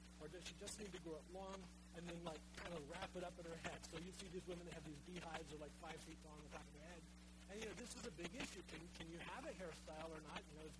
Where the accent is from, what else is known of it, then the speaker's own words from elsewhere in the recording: Miami, Florida, United States; And I grew up in Miami, Florida, so going to a very conservative college in Kentucky was a real different experience for me.